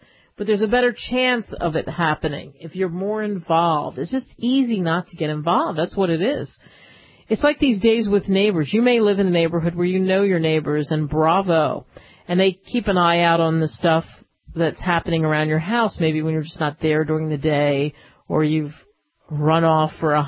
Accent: Cherry Hill, New Jersey, United States; didn't say anything about a report from actually my hometown's newspaper, the Courier Post in Cherry Hill

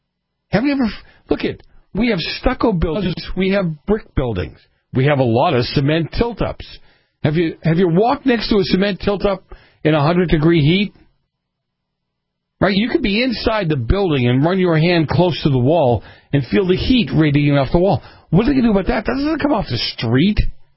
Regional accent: Boston, Massachusetts, United States; I grew up in Boston, you know, a cement jungle, if you would. Everything was brick and tar.

